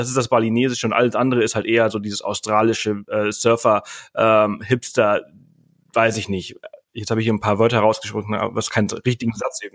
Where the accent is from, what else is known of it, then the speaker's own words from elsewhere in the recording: Balearic Islands, Spain; Also ich komme ja ursprünglich aus Mallorca, ich bin auf Mallorca geboren und aufgewachsen